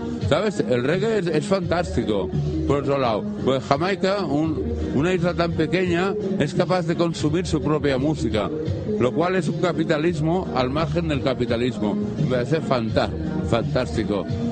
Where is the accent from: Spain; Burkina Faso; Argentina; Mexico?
Spain; Yo soy español, ¿sabes?